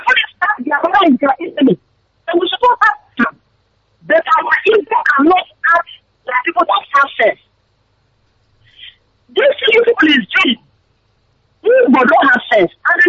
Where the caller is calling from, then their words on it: Suleja, Niger State, Nigeria; I'm calling from Niger State, Suleja.